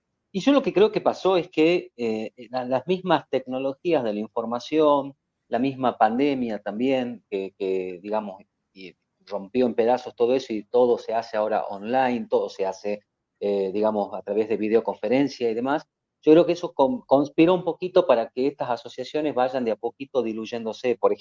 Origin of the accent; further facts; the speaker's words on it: Salta, Argentina; yo soy de acá de Salta no.